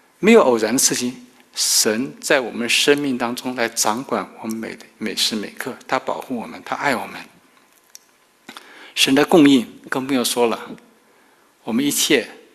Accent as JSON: {"language": "Chinese", "country": "Taiwan", "moved": "as an adult", "lives_now": "United States", "said": "那我来美国是本来是申请移民，但是呢正好碰到中美断交，那时候台湾我是台湾来的，所以呢移民名额马上受阻，那我申请留学来的。"}